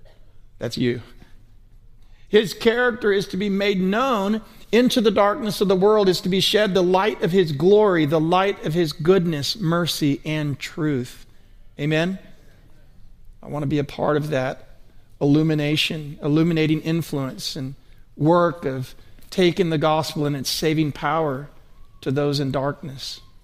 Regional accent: Atlanta, Georgia, United States; And growing up in Atlanta, I mean, we weren't like super tough guys, but we were athletic and good at sports

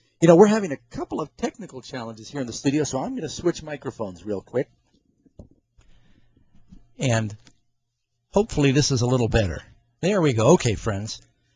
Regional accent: New York City, New York, United States; also born or lived in California; not only because I grew up in New York City, but I had never been to the World Trade Center even though I grew up in New York City. I was born in California.

